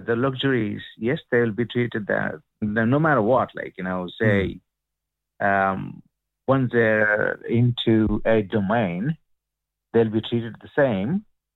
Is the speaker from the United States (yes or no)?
no; India; English is a second language; now in Ireland; You see, like, you know, even, you know, I'm coming from India. Rich is richer, and poor is getting poorer.